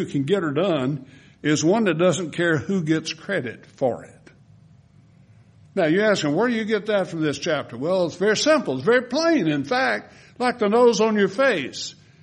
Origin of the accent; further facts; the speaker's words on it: Winfield, United States; My dad used to go on Saturdays in Winfield, my hometown, to get a haircut.